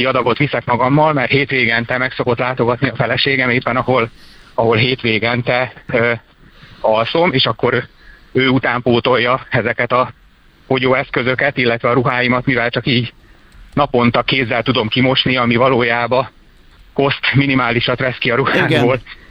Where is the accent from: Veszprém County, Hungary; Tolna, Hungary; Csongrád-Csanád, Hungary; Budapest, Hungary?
Csongrád-Csanád, Hungary; Szeged; Én szegedi vagyok